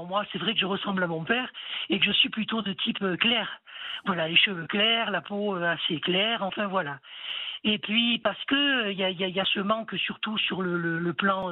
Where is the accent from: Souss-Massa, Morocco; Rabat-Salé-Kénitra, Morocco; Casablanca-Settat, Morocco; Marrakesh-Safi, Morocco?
Rabat-Salé-Kénitra, Morocco; Port Lyautey; born there; Je suis née à Port-Lyoté, au Maroc.